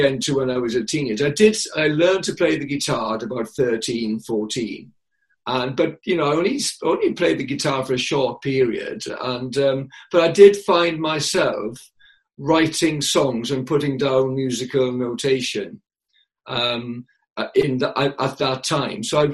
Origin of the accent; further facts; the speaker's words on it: Llanelli, Wales, United Kingdom; I was born in Llanelli, actually, in my house, in the bedroom, in my mother's bedroom. So I grew up there, went to school there, went to the grammar school, and it's a great town for social life